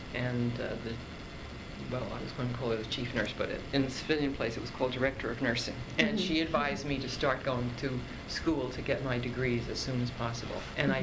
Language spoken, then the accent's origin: English; Brooklyn, New York, United States; I was born in Brooklyn, New York.